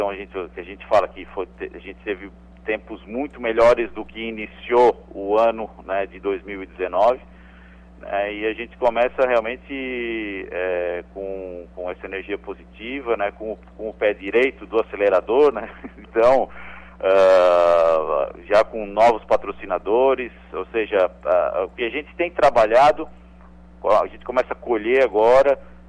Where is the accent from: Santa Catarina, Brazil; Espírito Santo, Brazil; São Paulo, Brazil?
Santa Catarina, Brazil; Criciúma; É, sou natural de Criciúma, né?